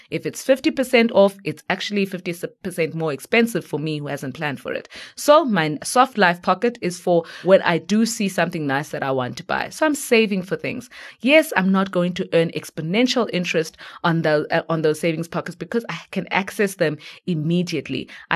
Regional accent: Eastern Cape, South Africa; because I come from the Eastern Cape. Come December time, I'm probably going to go home, like the many migrants who go back down to the coast.

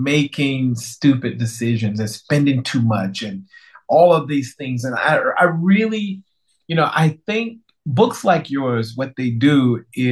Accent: North Carolina, United States; I grew up in the East Coast in the same state that Michael Jordan went to college

